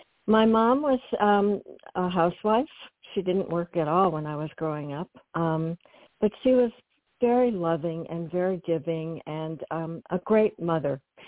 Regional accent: Ypsilanti, Michigan, United States; moved away as an adult; also born or lived in Flint / New York / Montclair; now in Stuart, United States; Well, I was born in Flint, the famous Flint, Michigan, and grew up, though, in Ypsilanti, Michigan. That was my formative years from age 9 till I left home when I was 20, and lived in New York for 24 years, Montclair, New Jersey for 25

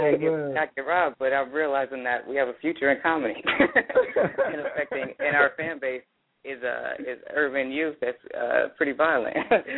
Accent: Georgia, United States; now in Los Angeles, United States; I'm new to L.A. I'm from Georgia, so I'm just a young kid from Georgia in the big city.

